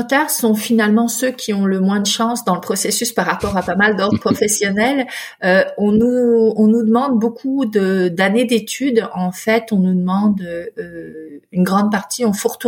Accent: France; born there; moved away as an adult; je suis née en France.

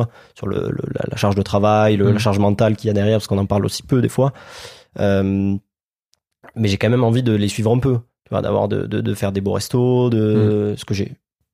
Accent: Alès, Occitanie, France; à Alès, ma ville natale.

